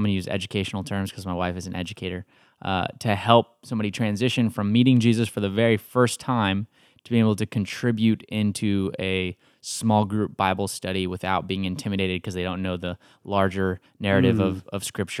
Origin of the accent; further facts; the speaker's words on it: Texas, United States; now in Atlanta, United States; we're enjoying Atlanta. She's from California. I'm from Texas. So, I mean, I'm a Cowboys fan